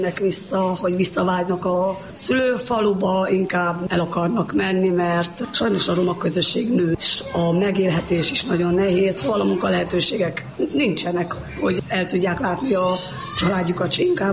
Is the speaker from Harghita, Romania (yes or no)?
yes; Odorheiu Secuiesc, Harghita, Romania; now in Racoș, Romania; Édesapám keresztülmenőli Szent Ábrahámi származása, édesanyám alsórákosi. Én Székelyudvarhelyen nevelkedtem, és miután elvégeztem az egyetemet, költöztem alsórákosra a nagyszüleimhez, és ott maradtam.